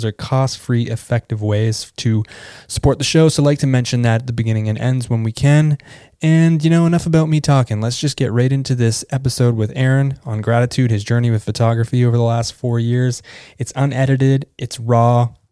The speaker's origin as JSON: {"language": "English", "country": "Canada", "said": "I'm Canadian"}